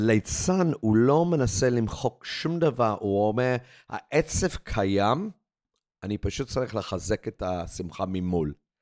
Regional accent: England, United Kingdom; now in Israel; אני באתי מאנגליה, עליתי לארץ מאנגליה, עם רקע של תיאטרון קהילתי.

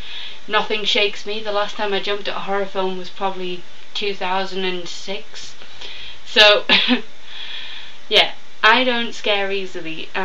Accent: England, United Kingdom; it'll be interesting as an English person who doesn't get out much to see what all of this is meant to be about.

